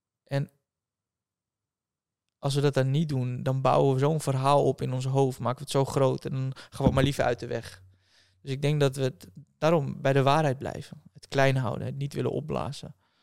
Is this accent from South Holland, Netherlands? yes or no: no; Lelystad, Flevoland, Netherlands; ik ben in Lelystad opgegroeid en ik ben net 4 maanden in Dubai geweest. En ik ben nu even in Lelystad.